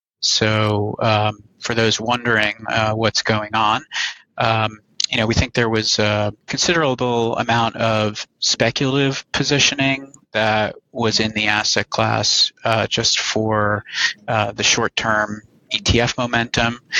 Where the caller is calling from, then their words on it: New York, United States; Yeah, Midtown Manhattan, right next to Grand Central.